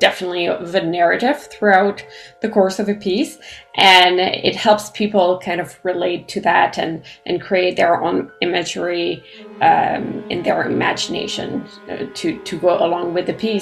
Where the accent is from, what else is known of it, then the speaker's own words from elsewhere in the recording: Edmundston, New Brunswick, Canada; also born or lived in Nova Scotia / Ontario; I grew up in Edmonton in New Brunswick, and after several years in Nova Scotia and then Ontario, I returned home to Edmonton, New Brunswick. So this is definitely my ground, my home.